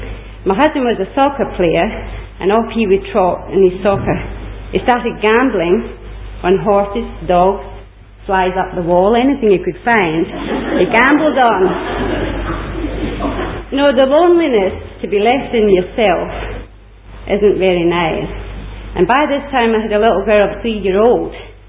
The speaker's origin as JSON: {"language": "English", "region": "Scotland", "country": "United Kingdom", "tie": "born or raised there", "said": "Being born and brought up in Scotland during the war years wasn't without its ups and downs."}